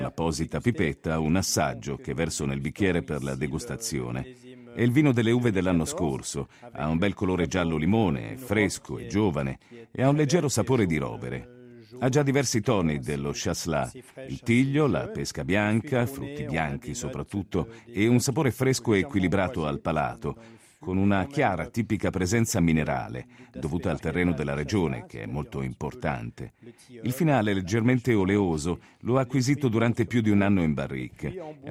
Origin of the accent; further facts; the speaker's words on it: Montreux, Vaud, Switzerland; Sono originario della regione di Montreux e conosco molti viticoltori